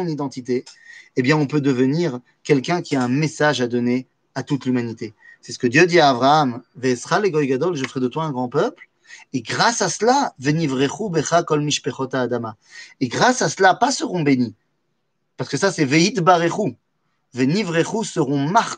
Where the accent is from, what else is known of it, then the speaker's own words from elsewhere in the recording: France; J'ai grandi en France et j'ai kiffé ma vie en France.